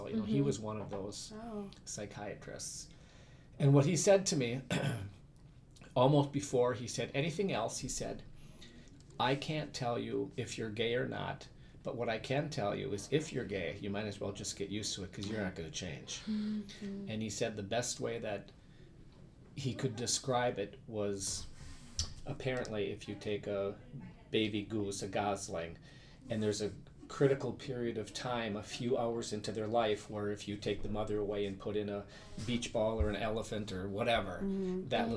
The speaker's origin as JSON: {"language": "English", "region": "Wisconsin", "country": "United States", "tie": "born or raised there", "said": "I grew up in the Fox River Valley, which is Neenah, Menasha, Appleton area. Mm-hmm. I grew up on a farm."}